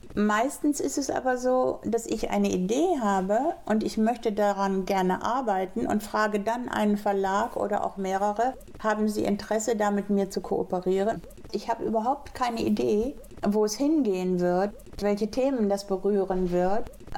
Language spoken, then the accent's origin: German; Northern Germany, Germany; first language Low German; Ja, nicht Schiedegol, das ist dann Plattwitsch, ne? Ich bin da zweisprachig aufgewachsen, sondern ist okay.